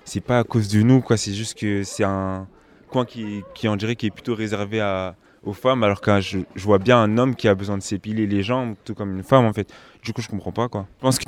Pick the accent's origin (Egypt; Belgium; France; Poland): France; born there; alors que je suis né en France, quoi.